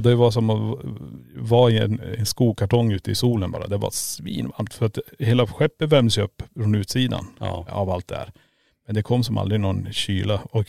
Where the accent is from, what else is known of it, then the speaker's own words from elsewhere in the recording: Norrland, Sweden; som en norrlänning kommer från varma 10 grader